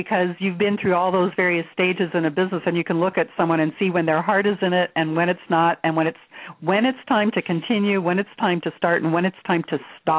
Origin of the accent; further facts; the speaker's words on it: Switzerland; I grew up in Switzerland, and the way they taught us to ski in Switzerland was